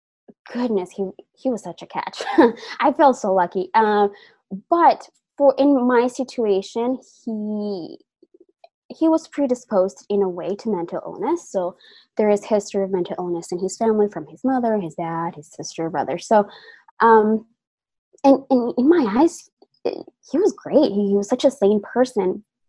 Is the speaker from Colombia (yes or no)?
yes; Colombia; I grew up in Colombia, and my mom was a single mother.